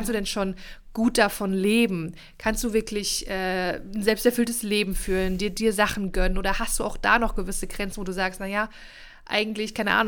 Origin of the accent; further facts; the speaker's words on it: East Germany, Germany; Also ich komme hier aus einer Niedriglohnregion, ich komme hier aus Ostdeutschland